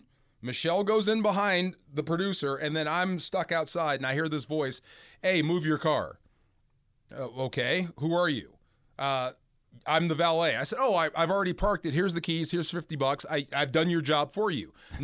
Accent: California, United States; now in St. Louis, United States; So I'm a Californian. I had no idea what you do with snow until I got to St. Louis.

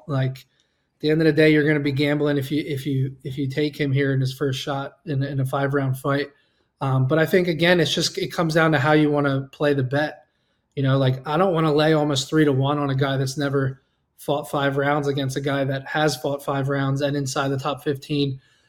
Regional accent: Pennsylvania, United States; Yeah, I'm a big Philly guy, too. I grew up in Pennsylvania.

